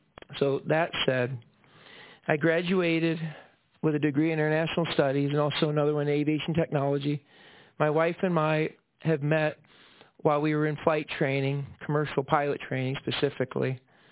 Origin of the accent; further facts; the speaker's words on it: United States; born there; I was born right here, well, not here, but I was born in Seneca County, and there's something that drew me back here